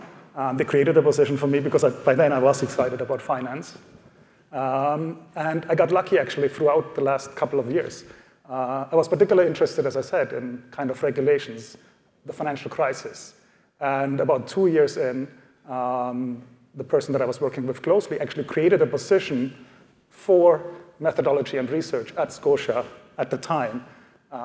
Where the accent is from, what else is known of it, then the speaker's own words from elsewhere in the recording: Germany; English is a second language; moved away; I came from Germany originally, and there, the last 2 years of high school, you actually choose your subject.